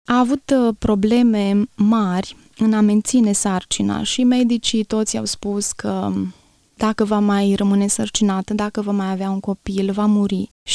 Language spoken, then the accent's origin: Romanian; Gura Humorului, Suceava County, Romania; Îmi place să spun că m-am născut într-un colț de rai, în Gura Humorului, este localitatea unde m-am născut. Am crescut în Biserica Eli din Gura Humorului